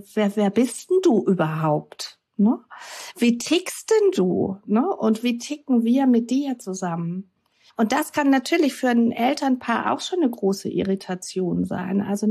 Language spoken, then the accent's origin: German; Southern Germany, Germany; now in Hamburg, Germany; kurz bevor ich dann quasi meine Heimat so abgewickelt hatte, dass ich von Süddeutschland nach Hamburg ziehen konnte